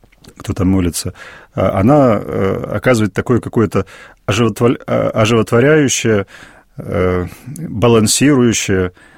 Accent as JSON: {"language": "Russian", "town": "Omsk", "region": "Omsk Oblast", "country": "Russia", "said": "я из Омска поступал."}